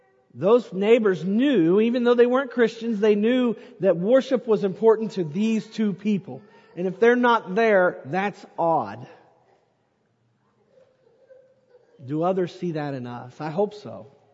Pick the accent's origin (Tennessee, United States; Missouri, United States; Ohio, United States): Ohio, United States; Barnesville; when I was growing up in Barnesville